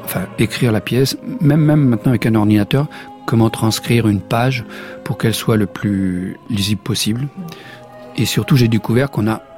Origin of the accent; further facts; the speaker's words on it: Lisieux, Normandy, France; born there; Moi, je suis né à Lisieux, c'est 30 kilomètres.